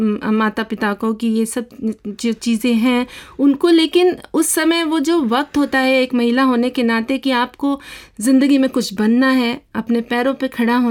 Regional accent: Lucknow, Uttar Pradesh, India; मेरी जो शिक्षा है वो मैं लखनऊ से आती हूँ

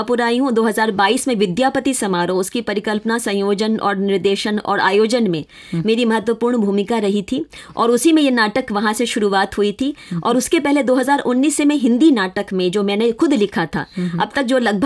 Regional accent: Bihar, India; first language Maithili; Hindi is a second language; वहाँ मेरा जन्म हुआ, पालन पोषण वहीं हुआ। तो मिथिला की माटी में रची बसी मैथिली मेरी मातृभाषा है

